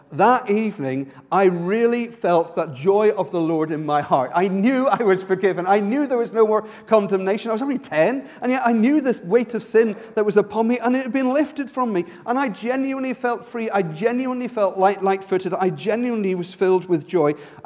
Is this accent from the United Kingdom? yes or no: no; Ireland; I was brought up in Ireland, a very religious country, one that's which both had religion on both the Protestant and Catholic side.